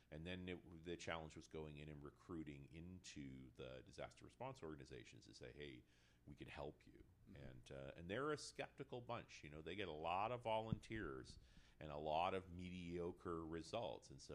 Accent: Canada; I'm a Canadian, so I'm already biased that way

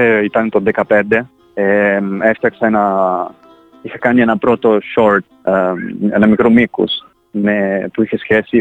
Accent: Rome, Lazio, Italy; Greek is a second language; Έφυγα από τη Ρώμη, αλλά παρόλα αυτά είναι η πόλη μου, είναι η βάση μου.

